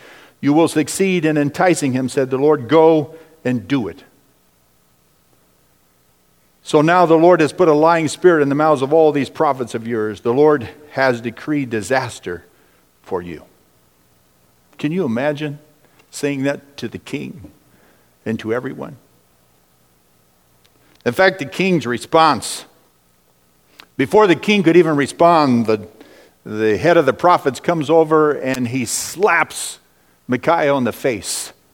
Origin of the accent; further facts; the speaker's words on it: Riverdale, California, United States; At the age of 16, I went from my hometown in Riverdale, California to Mexico on a missions trip.